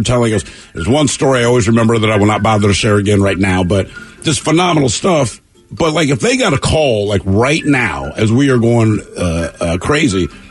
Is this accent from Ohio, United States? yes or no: no; Louisville, Kentucky, United States; I'm from Louisville.